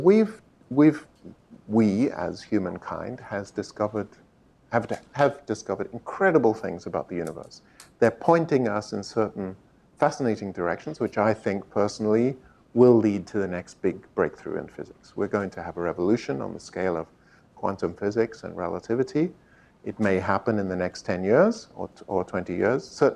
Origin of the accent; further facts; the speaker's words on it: South Africa; I was born in South Africa and spent my childhood in Africa, had my best ever teacher in Africa.